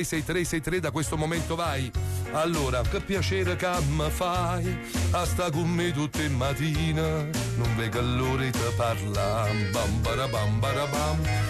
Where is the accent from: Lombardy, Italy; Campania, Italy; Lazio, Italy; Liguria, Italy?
Campania, Italy; Naples; now in Bari, Italy; io vivo a Bari anche se sono di Napoli